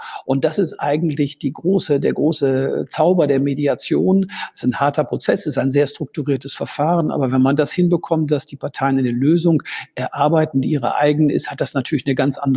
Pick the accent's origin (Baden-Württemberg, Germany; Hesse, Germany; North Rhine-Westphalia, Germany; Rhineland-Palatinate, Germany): North Rhine-Westphalia, Germany; Münster; born there; ich komme gebürtig aus Münster